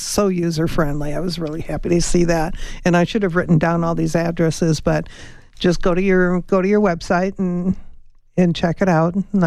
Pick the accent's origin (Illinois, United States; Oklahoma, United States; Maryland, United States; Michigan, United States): Illinois, United States; Chicago; no, everybody knows I'm from Chicago, and there's a park called Bug House Square